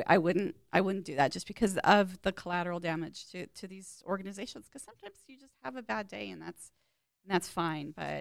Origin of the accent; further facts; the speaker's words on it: Bakersfield, California, United States; I grew up in Bakersfield